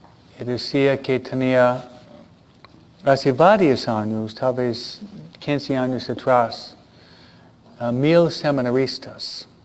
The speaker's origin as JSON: {"language": "Spanish", "town": "Buffalo", "region": "New York", "country": "United States", "said": "Buffalo es una ciudad en Nueva York, de donde vengo yo, ¿no?"}